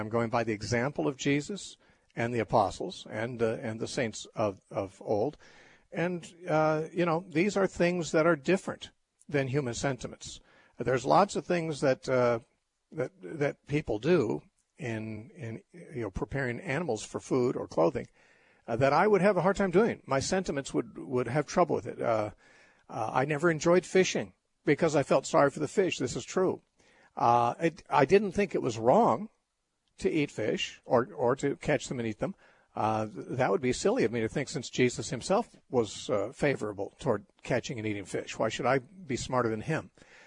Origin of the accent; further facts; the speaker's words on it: Los Angeles, California, United States; I was raised in Los Angeles area, and we just didn't hunt and we didn't farm.